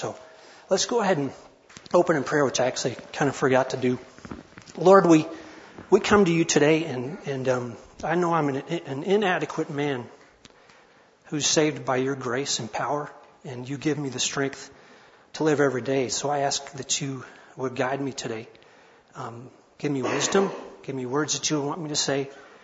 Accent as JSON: {"language": "English", "town": "Harlan", "region": "Kentucky", "country": "United States", "tie": "born or raised there", "said": "I grew up in Harlan, Kentucky. Not Harlan County, Nebraska, and not Harlan, Iowa, but Harlan, Kentucky."}